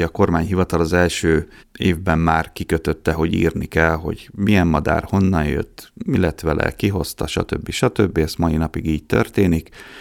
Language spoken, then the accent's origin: Hungarian; Miskolc, Borsod-Abaúj-Zemplén, Hungary; Én az Avason nőttem fel, és hát utána ugye az ember érzékenyebb lesz ilyenekre.